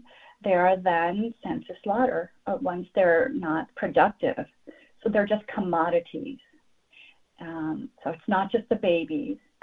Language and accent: English; United States; I'm an Indian who has grown up in the U.S.